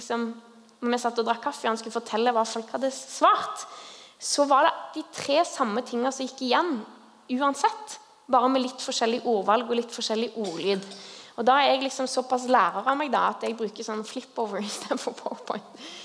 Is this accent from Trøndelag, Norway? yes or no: no; Sandnes, Rogaland, Norway; also born or lived in Nevlunghavn; Jeg kommer jo fra Sandnes. Jeg pleier å si jeg kommer fra to steder. Sandnes, hvor dialekten er fra, og Nevlunghavn. Der er hele min slekt.